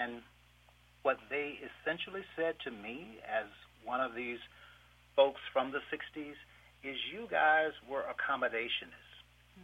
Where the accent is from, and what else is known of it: Apalachicola, Florida, United States; born or raised there